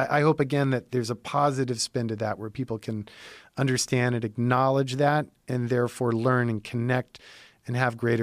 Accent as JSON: {"language": "English", "town": "New York City", "region": "New York", "country": "United States", "tie": "born or raised there", "said": "I grew up in New York City in the 70s and it was a fucking zoo."}